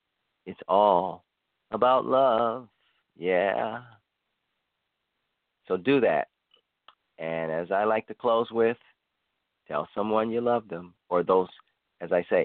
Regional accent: Cleveland, Ohio, United States; a shout out especially to my hometown in Cleveland and surrounding areas

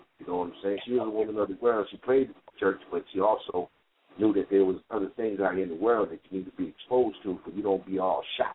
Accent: Trenton, New Jersey, United States; now in Texas, United States; But you know I'm from Trenton, you know, and stuff, man. And you know what? If I would have stayed one more year in New Jersey in 87

